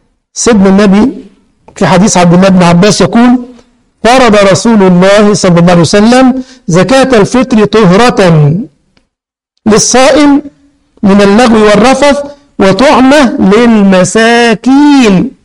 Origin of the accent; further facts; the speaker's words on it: Egypt; احنا الكسكس عندنا في مصر بيتعمل حلويات باللبن كده